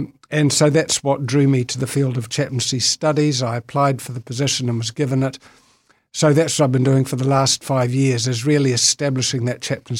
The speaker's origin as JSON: {"language": "English", "region": "Auckland", "country": "New Zealand", "tie": "born or raised there", "said": "I was brought up in Auckland within a family that had little or no church connection, so I had really no exposure to religion or Christianity in particular."}